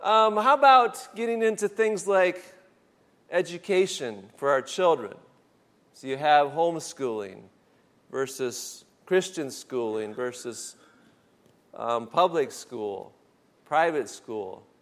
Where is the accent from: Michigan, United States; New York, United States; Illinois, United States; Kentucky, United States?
Michigan, United States; considerable bias for Ohio State and against my home state of Michigan.